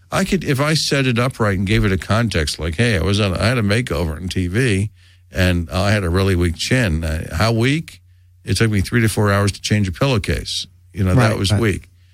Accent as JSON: {"language": "English", "region": "New York", "country": "United States", "tie": "born or raised there", "also_born_or_lived": "Montreal, Canada"}